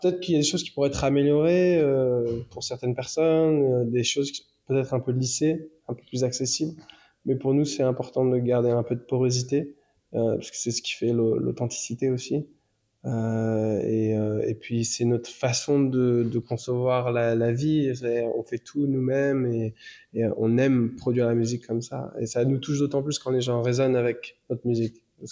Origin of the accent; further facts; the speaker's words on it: Paris, Île-de-France, France; moved away as an adult; now in Berlin, Germany; j'avais trop de souvenirs, j'ai grandi à Paris.